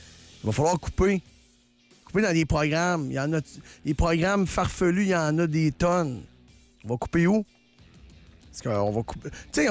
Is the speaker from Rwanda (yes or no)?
no; Canada; Je pense qu'on va devoir, en tant que Canadien, de faire des concessions